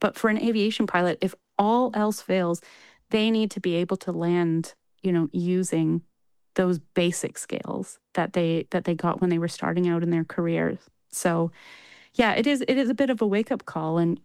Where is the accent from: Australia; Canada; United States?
Canada; Because, I mean, I'm Canadian. It's kind of the same thing.